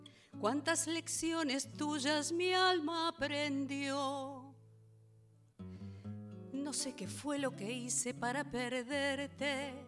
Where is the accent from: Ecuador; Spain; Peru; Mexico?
Spain; yo soy ariana y española